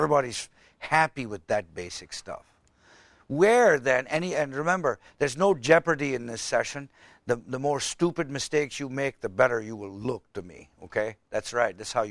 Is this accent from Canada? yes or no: yes; Canada; I'm Canadian.